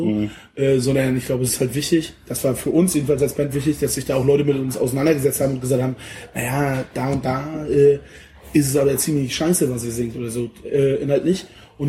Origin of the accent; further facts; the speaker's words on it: Mecklenburg-Vorpommern, Germany; moved away as an adult; now in Rostock, Germany; So ursprünglich aus dem Landkreis Termin. Mhm. Das ist nochmal mehr in Vorpommern.